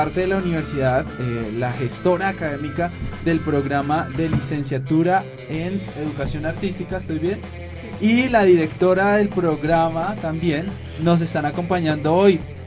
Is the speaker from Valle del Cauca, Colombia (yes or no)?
no; Bogotá, Colombia; los que somos de Bogotá pero no hemos ido a todos estos museos?